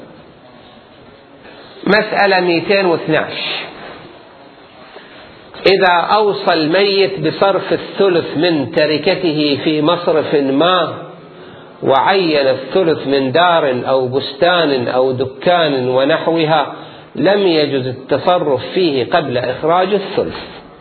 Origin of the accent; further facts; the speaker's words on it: Kuwait; وقت الغزو عندنا بالكويت